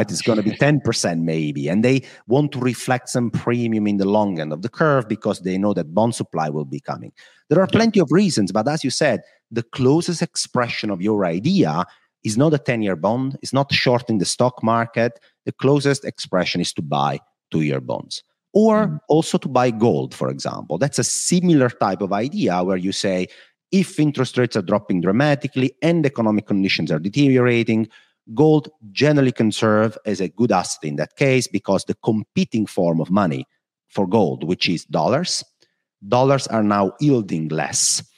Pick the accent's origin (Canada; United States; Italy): Italy; now in Netherlands; Unfortunately for me, in the dark and cloudy Netherlands. And not in my hometown in Italy.